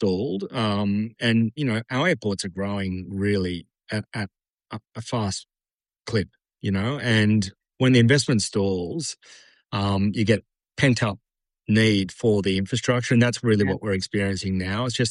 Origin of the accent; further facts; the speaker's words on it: Sydney, New South Wales, Australia; I was brought up in Sydney in the sandstone area, Hawkesbury River. Spent a lot of time on the Hawkesbury River